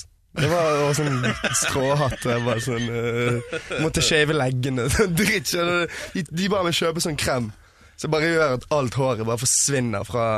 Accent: Vestland, Norway; accent: Bergen dialect; bare at du snakker østlandsk, jeg snakker bergensk.

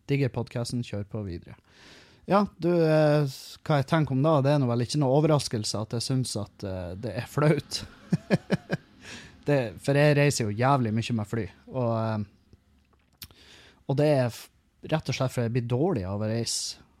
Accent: Halsa, Møre og Romsdal, Norway; når jeg var hjemme på Halsa og opptredd foran bygda der alle kjenner meg

